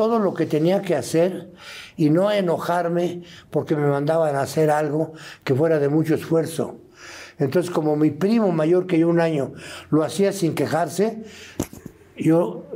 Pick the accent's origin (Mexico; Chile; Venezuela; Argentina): Mexico; Cuernavaca, Morelos; de niño en Cuernavaca estaba yo estudiando piano y tenía mi método y todo.